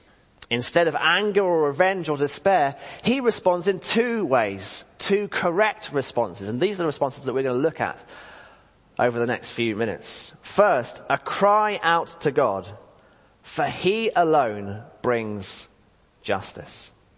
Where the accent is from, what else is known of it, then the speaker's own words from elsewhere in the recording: United Kingdom; We're emotional, even if we're British, and we connect with songs.